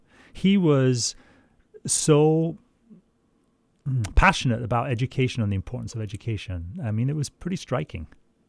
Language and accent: English; United Kingdom; I'm from the United Kingdom, so it's all relative, right?